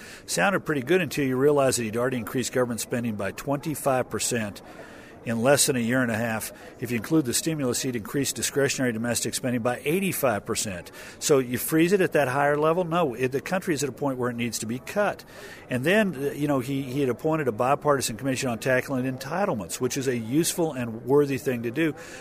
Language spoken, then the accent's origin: English; Texas, United States; Well, I'm from Texas, so used to be oil, cattle, and cotton, and I'm honored to be invited.